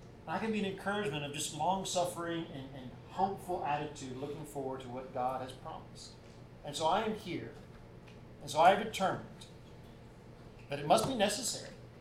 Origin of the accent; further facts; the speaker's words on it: Alabama, United States; I can talk that way because I'm from Alabama.